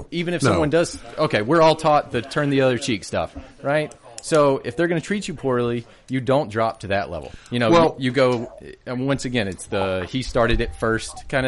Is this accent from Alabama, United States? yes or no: yes; Alabama, United States; I'm not from either one of those towns. I'm from Blount County.